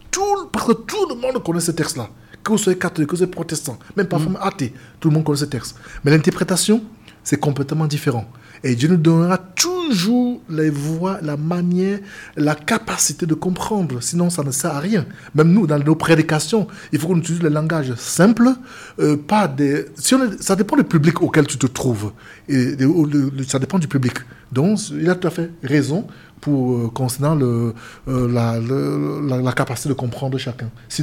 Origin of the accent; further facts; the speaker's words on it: Cameroon; Je suis originaire du Cameroun, je ne parle pas ma dialecte, mon patois